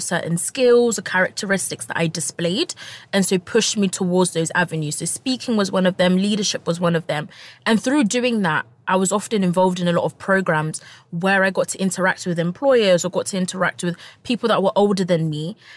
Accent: London, United Kingdom; I'm from London, England, to be specific. I am a fourth year law student.

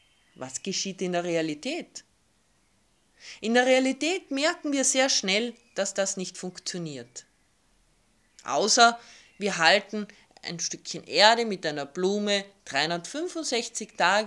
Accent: Carinthia, Austria; ich bin gebürtige Kärntnerin.

